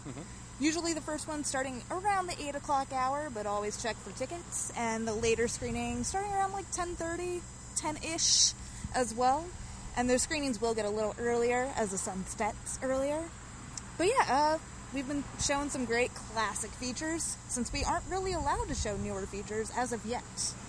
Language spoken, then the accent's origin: English; Indiana, United States; I'm from the Midwest. Grew up in Indiana, and then my husband is from Nebraska.